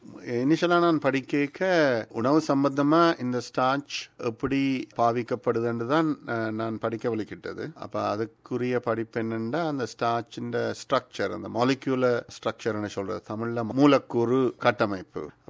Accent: Jaffna, Northern Province, Sri Lanka; நான் யாழ்ப்பாணத்தில் பிறந்து வளர்ந்தேன்.

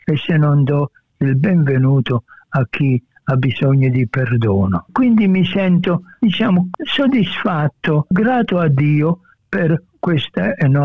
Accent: Matera, Basilicata, Italy; Nel nostro paese di Matera, il mio paese

